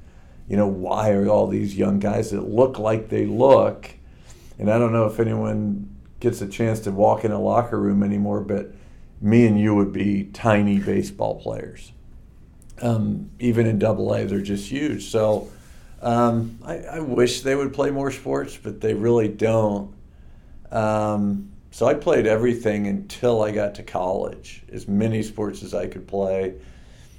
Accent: Springfield, Missouri, United States; also born or lived in Chillicothe, Ohio / New Jersey / Leavenworth; And so we moved from Chillicothe to New Jersey to Leavenworth to Colorado Springs to Springfield, Missouri. And that's where I went to high school, met Joanne, my wife, and made Missouri home. But born in Chillicothe.

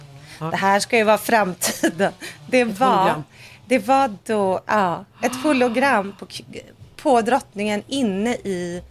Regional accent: Sweden; now in Los Angeles, United States; Och hemma i Sverige idag är det Sveriges nationaldag.

